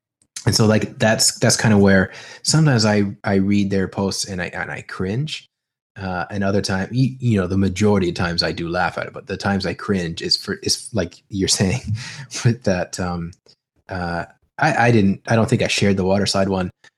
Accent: Canada; I don't know if that's because I'm Canadian or I'm weird

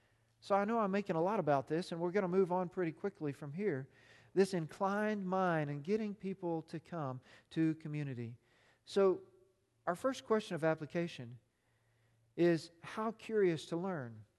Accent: United States; We grew up in America.

